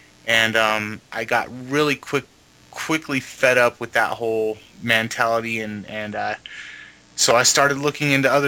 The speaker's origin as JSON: {"language": "English", "town": "Los Angeles", "region": "California", "country": "United States", "tie": "born or raised there", "also_born_or_lived": "West Coast", "said": "We grew up out on the West Coast. A large part of our childhood was in Los Angeles"}